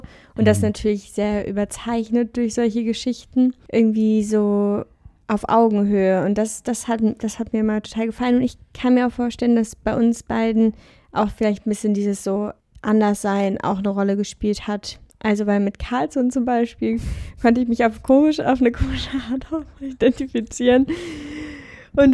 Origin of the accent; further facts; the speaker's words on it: North Rhine-Westphalia, Germany; ich bin im Vorbergischen aufgewachsen